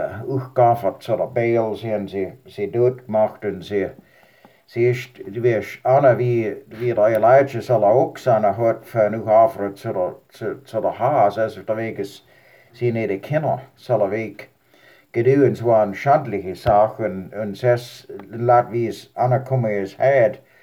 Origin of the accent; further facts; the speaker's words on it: Switzerland; now in United States; Na, ich bin Schweizer wie ich, der USA.